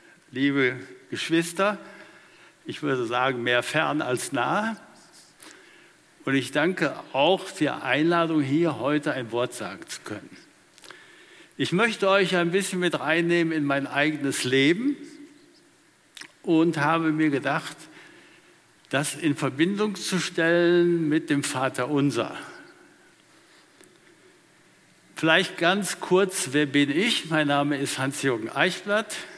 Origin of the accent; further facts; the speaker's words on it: Bad Harzburg, Lower Saxony, Germany; born there; Ich selber bin 46 geboren in Bad Harzburg in Niedersachsen. Mein Vater war amerikanischer Soldat